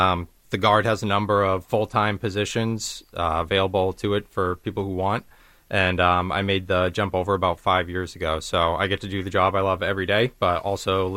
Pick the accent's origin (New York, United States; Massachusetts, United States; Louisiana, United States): Massachusetts, United States; Andover; I'm from Andover, Mass. originally, and then moved up to New Hampshire when I started going to UNH